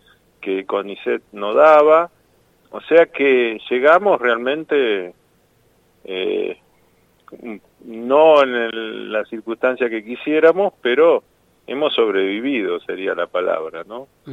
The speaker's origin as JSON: {"language": "Spanish", "region": "Buenos Aires", "country": "Argentina", "said": "yo viniendo de un pueblo donde no había, en esa época no estaba ni Naunova ni nada, porque soy de cerca de Pergamino"}